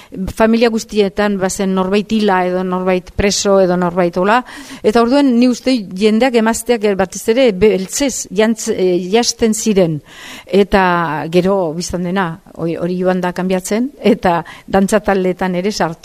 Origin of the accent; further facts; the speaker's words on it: Ugao-Miraballes, Basque Country, Spain; ni ze 16 urtekin edo nituenean, ba dantzatalde bat egin genuen gure herrian Ugaon